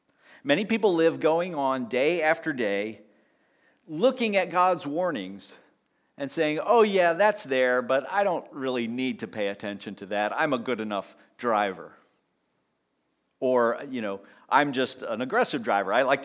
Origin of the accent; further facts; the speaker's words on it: Pennsylvania, United States; When I learned to drive growing up in Pennsylvania, we had an overpass near one highway